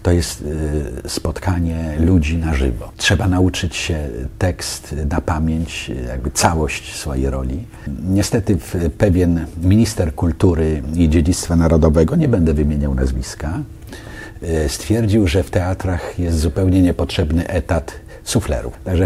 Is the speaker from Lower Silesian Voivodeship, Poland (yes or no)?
yes; Wąsosz, Lower Silesian Voivodeship, Poland; byłem w mojej rodzinnej miejscowości, tam gdzie się urodziłem, to jest Wąsosz, powiat górowski na Dolnym Śląsku.